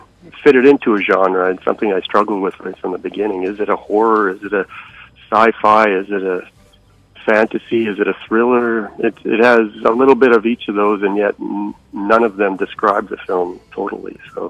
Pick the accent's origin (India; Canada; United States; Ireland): Canada; Vancouver, British Columbia; also born or lived in Winnipeg; I'm based here in Vancouver. I was born in Winnipeg, and but moved here before my first birthday. My parents couldn't handle the winters there.